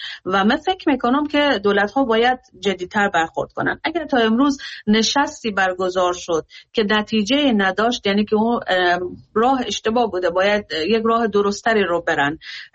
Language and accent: Persian; Afghanistan; من به عنوان یک افغانستانی دلم برای کشورم میسوزه